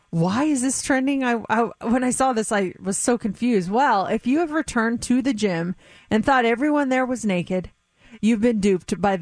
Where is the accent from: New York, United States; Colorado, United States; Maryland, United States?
Colorado, United States; Denver; then we watched like the Denver Nuggets game. They beat the Clippers, so that was very exciting. That's my hometown.